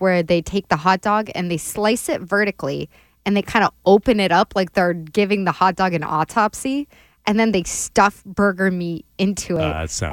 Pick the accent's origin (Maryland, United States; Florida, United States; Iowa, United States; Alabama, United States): Maryland, United States; When I was a kid, the option was always growing up in Maryland, we could do backyard fireworks illegally, or we could go into the city and watch the Washington, D.C. fireworks at the Lincoln Memorial